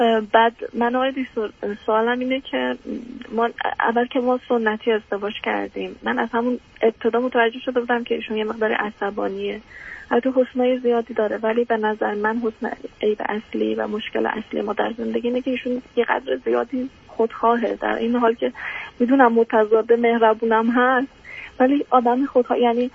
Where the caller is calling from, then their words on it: Iran; از ایران هستم.